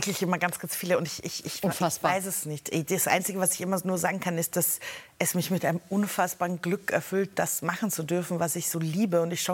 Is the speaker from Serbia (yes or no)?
yes; Belgrade, Serbia; also born or lived in Lower Austria; weil ich in Niederösterreich bin wirklich nur rausgeflutscht und dann sind wir sofort nach Belgrad